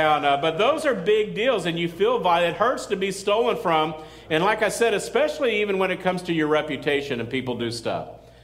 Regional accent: Midland, Texas, United States; and I grew up in West Texas in Midland, and I don't even know how old I was, like 7 or 8 or something like

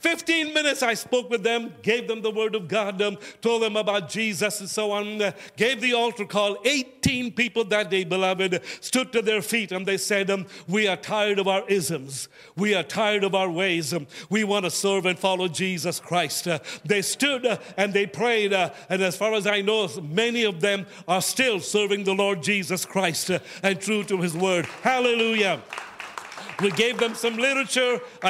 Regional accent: Kolkata, West Bengal, India; this is my state. I grew up in Bengal. I grew up in the city of Calcutta.

